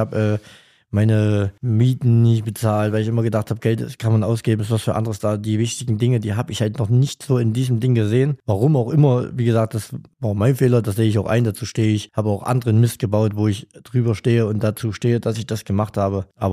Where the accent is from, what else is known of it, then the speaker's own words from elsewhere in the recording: Jena, Thuringia, Germany; born there; Ich bin in Jena geboren, dann ist 2005 meine Mutti gestorben, da war ich 9.